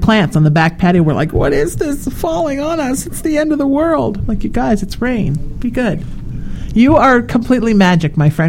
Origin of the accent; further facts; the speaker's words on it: New Haven, Connecticut, United States; now in Los Angeles, United States; Because when I go back to New York, and I'm from New Haven, when I go back to New York, the first day and a half, I'm like, that's it.